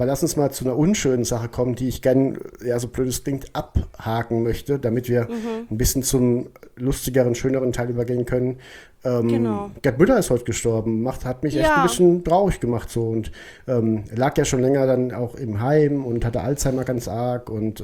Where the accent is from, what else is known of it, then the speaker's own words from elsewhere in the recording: Germany; Ich komme ja aus dem Odenwald.